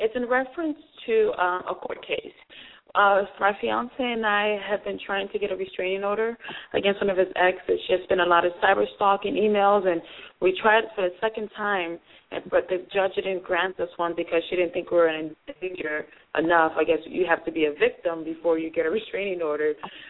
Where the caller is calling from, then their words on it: North Carolina, United States; I'm calling from North Carolina.